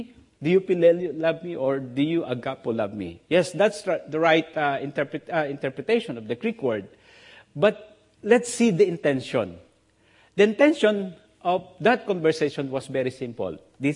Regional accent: Philippines; Oh, Lord, thank God I'm a Filipino.

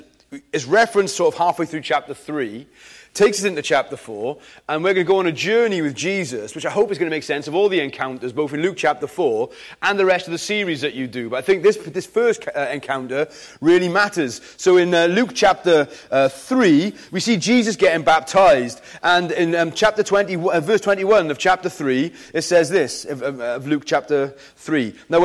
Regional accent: Cardiff, Wales, United Kingdom; also born or lived in Pontypool; 12 years in Cardiff, 9 years back in Pontypool planting a church, now I'm back in Cardiff again. I've never lived anywhere else apart from Cardiff and Pontypool, but my accent's all over the shop

